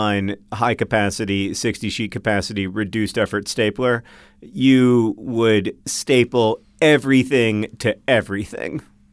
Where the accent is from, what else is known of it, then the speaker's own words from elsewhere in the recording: Poland; Also, shout out to Skemiweis, my hometown in Poland.